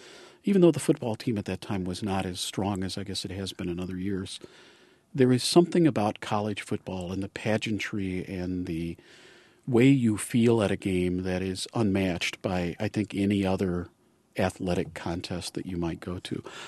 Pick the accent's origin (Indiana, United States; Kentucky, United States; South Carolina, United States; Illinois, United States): Illinois, United States; Peoria; Yeah, I grew up in Peoria. I came down here as a high school student.